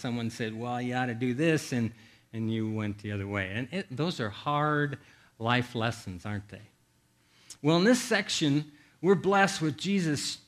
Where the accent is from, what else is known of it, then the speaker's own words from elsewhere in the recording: Iowa, United States; It was on this river in Iowa. I grew up in Iowa.